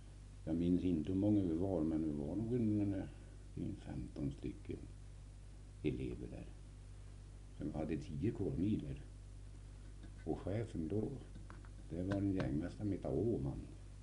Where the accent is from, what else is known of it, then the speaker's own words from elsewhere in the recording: Hedvigsfors, Sweden; born there; Ja, det är 1888, den 5 januari. Och jag är född på Hedvigsfors, strax hit om Hedvigsfors i en gård. Från sådär långt upp i skogen, mitt emot den här bruksgården.